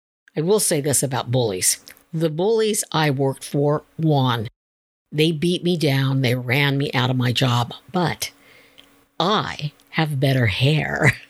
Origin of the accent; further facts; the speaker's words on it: California, United States; In my home state of California, our forests continue to burn.